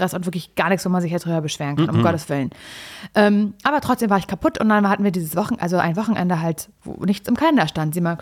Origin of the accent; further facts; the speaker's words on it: East Germany, Germany; bin halt ein Ossi-Kind und war immer an der Ostsee im Urlaub.